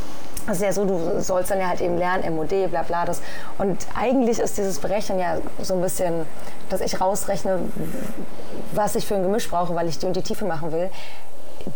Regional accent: North Rhine-Westphalia, Germany; ich komme ja aus NRW und da ist das ein krasses Thema.

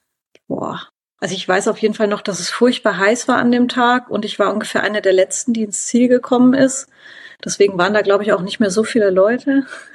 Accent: Herzogenaurach, Bavaria, Germany; ich komme aus Herzogenaurach und ist ja hier Sportstadt auch.

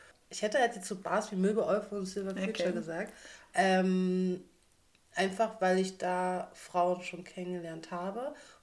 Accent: Berlin, Germany; Und ich komme ja auch aus Berlin.

